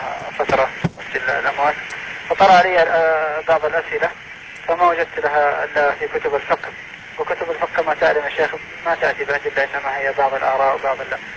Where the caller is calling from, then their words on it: Saudi Arabia; قبل ما أنا أتكلم من السعودية